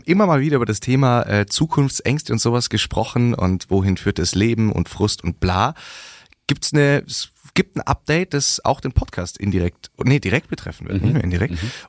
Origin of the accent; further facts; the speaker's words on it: Germany; die wussten natürlich, wir sind aus Deutschland